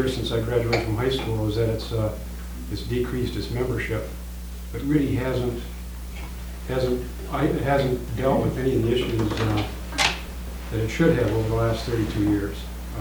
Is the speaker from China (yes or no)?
no; South Dakota, United States; I just went back to my hometown congregation in western South Dakota